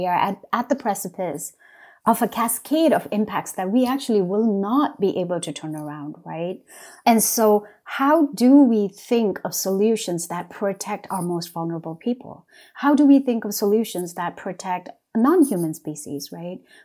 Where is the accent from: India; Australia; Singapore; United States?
India; Sikkim; For part of my childhood, I was raised in West Sikkim